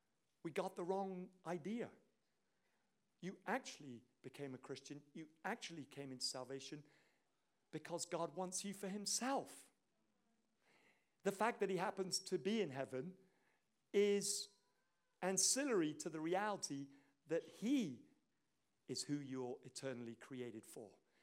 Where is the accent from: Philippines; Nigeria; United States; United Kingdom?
Nigeria; Northern Nigeria; Yes, I am a black man in a white skin. I was born in Nigeria. I still speak Hausa. I grew up there for 18 years.